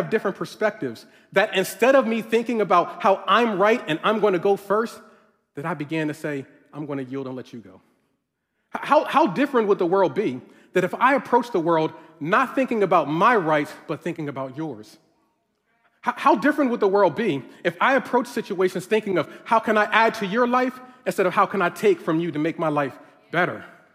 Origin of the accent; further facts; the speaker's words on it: Northeast, United States; I'm from the Northeast, and so I'm thinking that he's going to say New York.